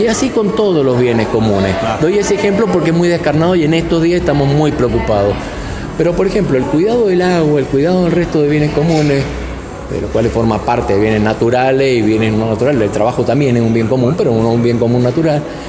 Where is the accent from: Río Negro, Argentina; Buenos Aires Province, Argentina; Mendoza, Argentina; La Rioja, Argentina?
Mendoza, Argentina; como ciudadanas, como ciudadanos mendocinos